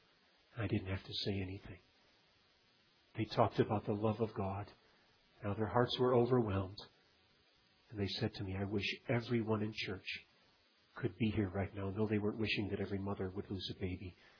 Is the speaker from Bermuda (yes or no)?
no; Nigeria; Children, when I grew up in Nigeria on the mission field, one of the unpleasant parts of life in Africa